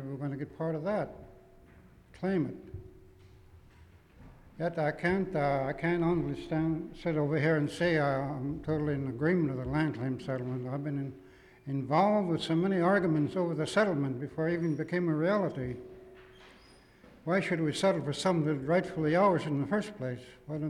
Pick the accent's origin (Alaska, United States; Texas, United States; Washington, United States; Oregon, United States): Alaska, United States; Tenneke Springs; Born and raised in Tenneke Springs, Alaska. Been here a better part of 25 years.